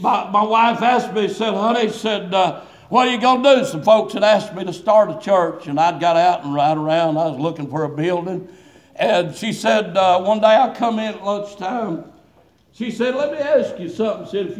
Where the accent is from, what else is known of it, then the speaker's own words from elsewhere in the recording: United States; I'm an American through and through. Amen. And I'm still proud to be an American.